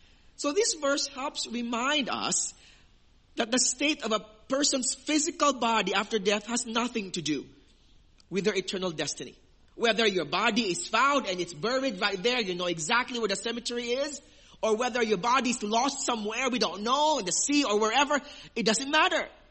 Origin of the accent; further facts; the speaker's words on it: Iloilo City, Western Visayas, Philippines; there are a lot of sea merchants hailing from the Philippines. Especially in my hometown, Iloilo City.